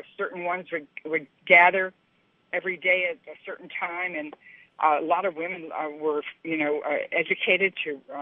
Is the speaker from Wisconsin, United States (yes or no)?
no; Detroit, Michigan, United States; when I grew up in Detroit, I had a woman that lived in our building, Mrs. Rupert, who was a botanist, and she took a big shine to me.